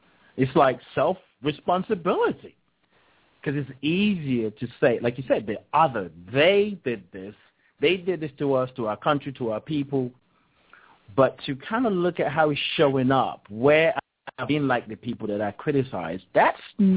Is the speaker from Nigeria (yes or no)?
yes; Nigeria; I remember growing up in Nigeria